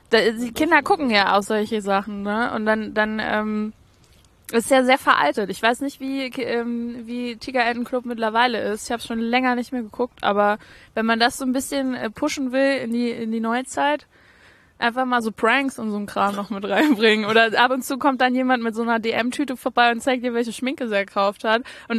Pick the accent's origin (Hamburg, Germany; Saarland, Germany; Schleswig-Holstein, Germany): Saarland, Germany; Als Saarländer